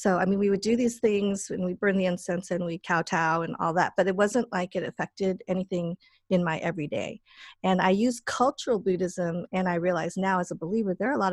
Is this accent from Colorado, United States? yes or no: yes; Boulder, Colorado, United States; So I grew up in Boulder, actually in Boulder. So I'm like full on granola in my heart, in my DNA.